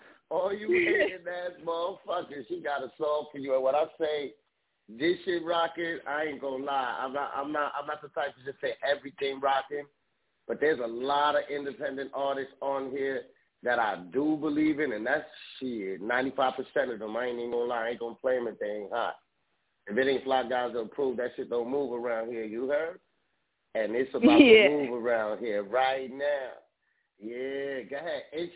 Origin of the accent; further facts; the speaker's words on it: Bronx, New York, United States; now in Midwest, United States; You know, I'm from the Bronx, but I'm out here in the Midwest right now.